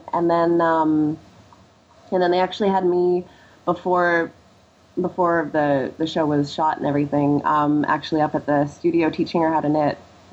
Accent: Kelowna, British Columbia, Canada; I was driving from my hometown in Kelowna down to Vancouver with a bunch of friends

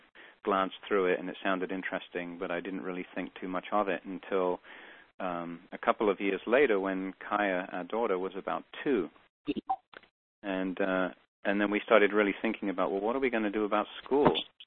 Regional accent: London, United Kingdom; No, I grew up in London, England, and I went to traditional public school with very mixed results.

